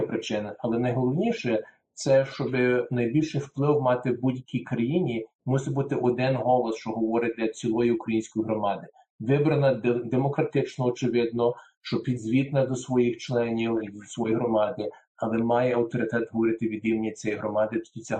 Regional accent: Canada; Я виріс в Канаді, дуже, дуже мирна країна, подібна на Австралії.

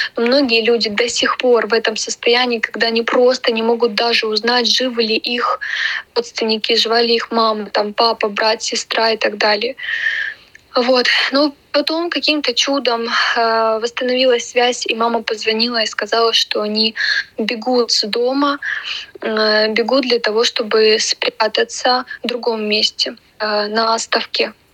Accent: Ukraine; moved away as an adult; now in Germany; Сейчас я нахожусь в Германии со своей мамой. Мы как беженцы с Украины.

